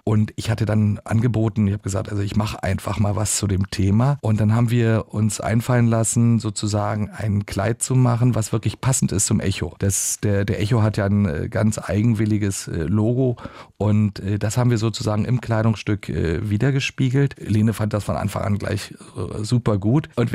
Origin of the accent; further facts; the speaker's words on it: Berlin, Germany; weil ich bin eigentlich als Berliner eine echte rheinische Frohnatur.